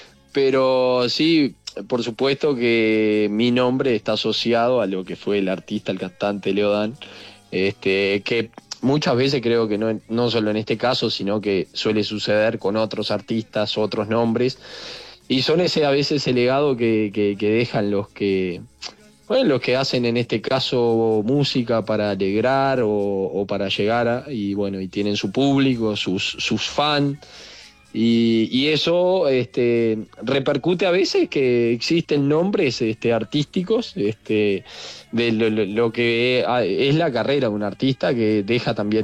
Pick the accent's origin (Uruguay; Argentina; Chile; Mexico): Uruguay; hoy en mi ciudad, acá por mi pueblo, a 80 kilómetros de Montevideo.